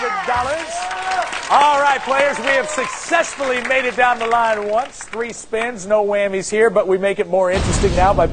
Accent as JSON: {"language": "English", "town": "Washington", "region": "District of Columbia", "country": "United States", "said": "from Washington, D.C., and I need some cash to take my girlfriend home and meet my parents."}